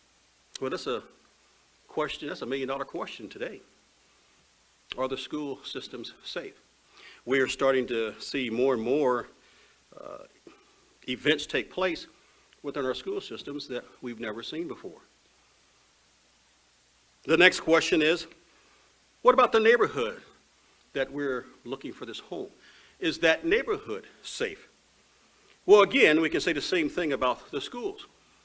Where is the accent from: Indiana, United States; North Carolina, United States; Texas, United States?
Indiana, United States; You know, I grew up in Indiana. Indiana is, of course, the farming belt of the Midwest.